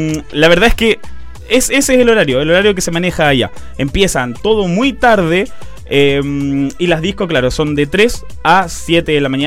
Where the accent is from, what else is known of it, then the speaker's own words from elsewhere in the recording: Argentina; como la gente sabrá también, soy argentino y allá es totalmente diferente